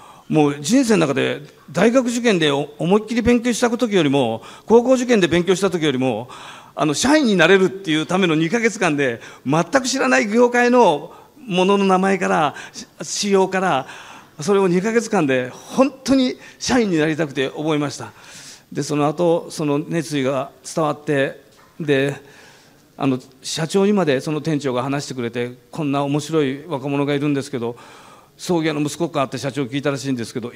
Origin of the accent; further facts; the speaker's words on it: Toyokawa, Aichi, Japan; also born or lived in Toyohashi; 僕愛知県豊川市出身で高校まで豊橋だったんですけど